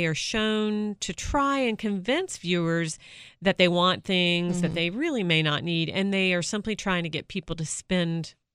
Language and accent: English; Virginia, United States; from Northern Virginia.